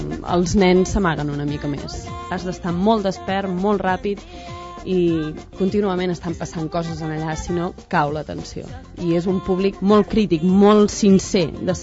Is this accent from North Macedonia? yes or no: yes; North Macedonia; soc de Macedònia